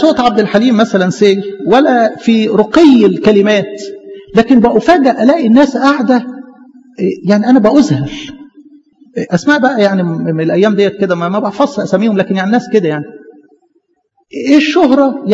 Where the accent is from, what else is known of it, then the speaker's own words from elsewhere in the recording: Egypt; إحنا كشرقيين أو كمصريين بالأكتر بنحب خلفة الولاد